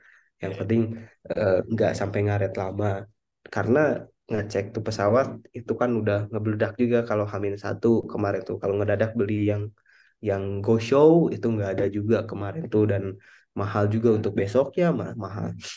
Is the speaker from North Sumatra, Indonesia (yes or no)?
yes; Medan, North Sumatra, Indonesia; ke si Alex itu ya, temen gue dari Medan juga itu, namanya Alex.